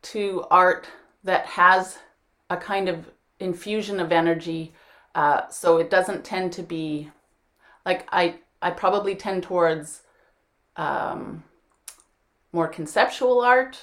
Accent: Saskatchewan, Canada; I come to Vancouver from Saskatchewan to stay with my aunt and uncle or my uncle in Vancouver.

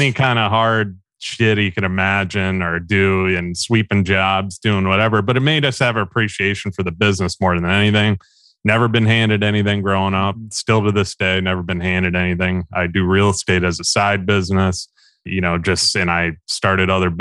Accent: Wheaton, Illinois, United States; also born or lived in St. Charles; I'm from Wheaton.

